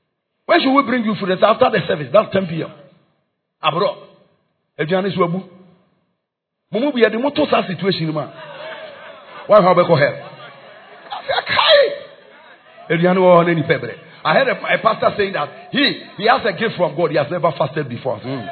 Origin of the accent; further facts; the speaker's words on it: Ghana; I said, no, when I came from Ghana.